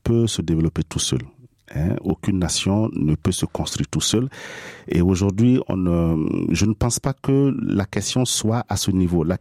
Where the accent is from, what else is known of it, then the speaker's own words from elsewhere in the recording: Burkina Faso; Voilà, et en tant que Burkinabé, il faut que j'y aille.